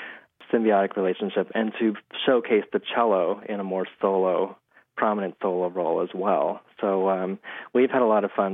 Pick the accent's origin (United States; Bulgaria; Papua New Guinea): United States; Chicago, Illinois; We're both from the Chicago area, and over the years, I went away to school in Canada, came back to Chicago, where I teach now.